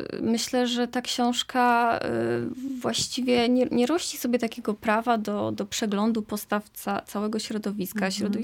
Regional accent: Zielona Góra, Lubusz Voivodeship, Poland; no ja akurat jestem z Zielonej Góry i studiowałam w Poznaniu germanistykę

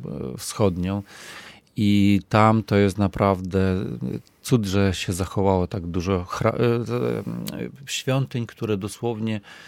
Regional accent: Ukraine; Ja wychowałem się w Ukrainie

